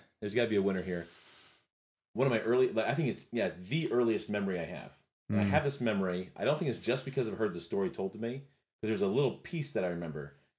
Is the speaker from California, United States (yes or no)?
yes; Petaluma, California, United States; born there; now in Ankeny, United States; I was born in Northern California. What kind of Northern? Petaluma, California, if you want to look that up. And then my dad was Coast Guard.